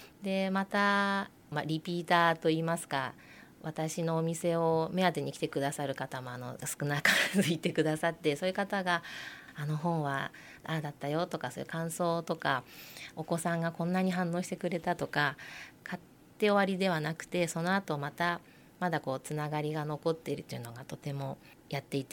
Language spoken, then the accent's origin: Japanese; Fujisawa, Kanagawa, Japan; はい、生まれも育ちも藤沢市になります。結婚して2年間だけ別の市に移動したんですけれども、ほぼ人生ほとんど藤沢市で生まれ育ってます。